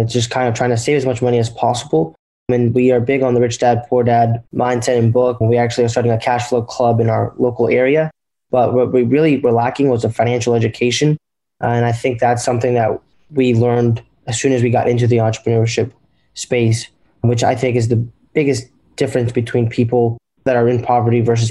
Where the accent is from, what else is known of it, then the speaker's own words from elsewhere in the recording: Durham, North Carolina, United States; I'm 19 years old. Jeff and I are twins. So, yeah, and we're from Durham, North Carolina.